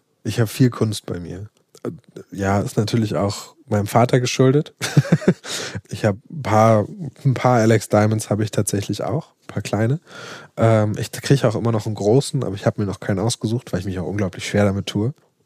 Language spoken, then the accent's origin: German; Hamburg, Germany; Ich komme aus Eimsbüttel. Also ich wohne in Eimsbüttel. Und aufgewachsen bin ich im Grindelviertel.